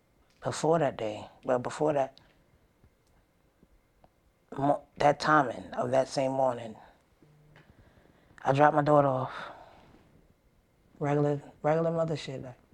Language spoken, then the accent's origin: English; Brooklyn, New York, United States; I'm from Brooklyn, Bed-Stuy.